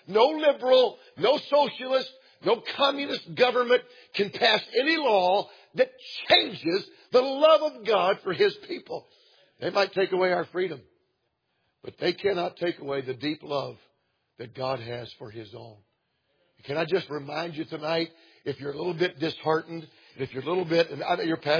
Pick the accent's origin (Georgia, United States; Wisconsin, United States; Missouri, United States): Georgia, United States; Atlanta; I'm from Atlanta, Georgia, and I grew up outside the city of Atlanta and went to school just inside the city limits.